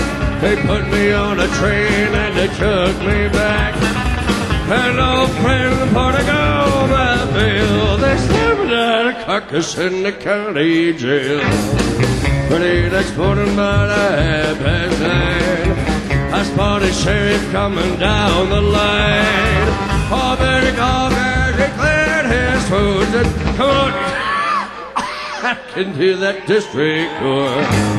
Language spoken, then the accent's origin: English; San Diego, California, United States; We're from San Diego, so, you know, sea level